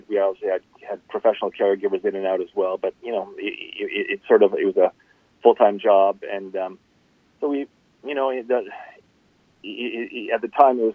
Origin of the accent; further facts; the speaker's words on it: Montreal, Quebec, Canada; And we grew up in Montreal, which in the coming of age in the 70s, which was a great time for music and a great time for music in Montreal.